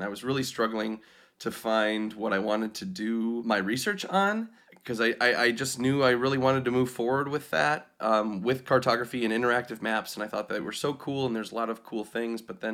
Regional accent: Wisconsin, United States; I grew up in Wisconsin. I'm from like northern Wisconsin, very rural. A town of about 1,000 to 2,000 people

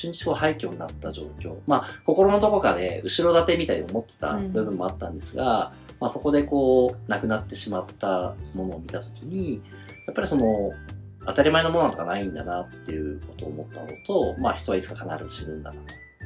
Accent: Fukushima, Japan; まあ、福島県出身なんで

